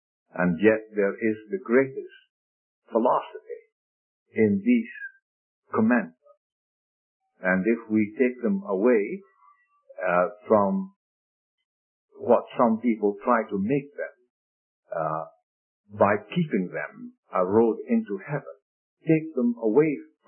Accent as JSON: {"language": "English", "region": "Scotland", "country": "United Kingdom", "tie": "born or raised there", "said": "When I was growing up in Scotland, there was a group of preachers that were going around"}